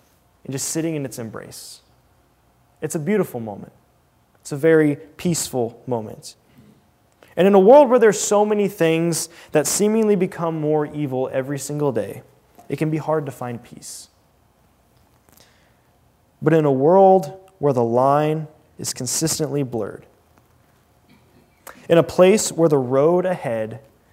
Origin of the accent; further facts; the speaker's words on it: Georgia, United States; I'm from North Georgia, and about this time of year, the trees are changing color. We're getting new seasons.